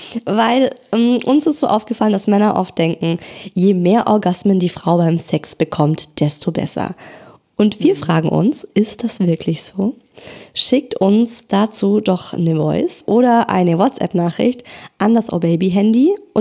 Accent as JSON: {"language": "German", "region": "Baden-Württemberg", "country": "Germany", "moved": "yes", "said": "Also klar, ich komme aus dem Schwabenland und als ich noch dort gelebt habe, da kannte ich ja nichts anderes."}